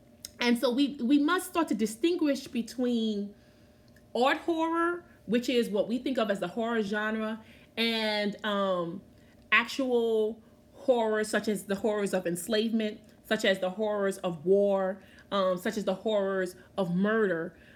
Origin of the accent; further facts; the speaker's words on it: New Orleans, Louisiana, United States; I had to heal from my own sort of trauma dealing with being a brown-skinned girl growing up in New Orleans, Louisiana, right?